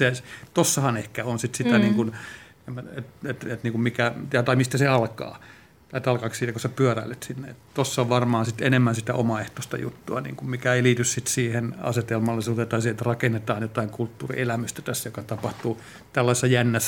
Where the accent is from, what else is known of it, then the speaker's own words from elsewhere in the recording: Orivesi, Pirkanmaa, Finland; olen kotoisin läheltä, Oriveden Purnu